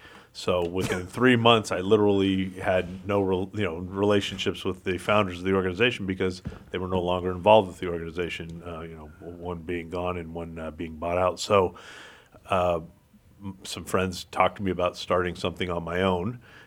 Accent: Los Angeles, California, United States; moved away; Serendipitously. I moved here from California 10 years ago. I'm a native Angeleno.

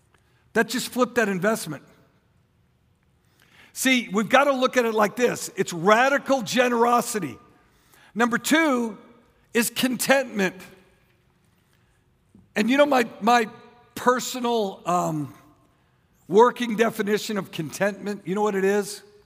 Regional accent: St. Louis, Missouri, United States; born there; I was born in Barnes Hospital, St. Louis, Missouri, December 5th, 1957.

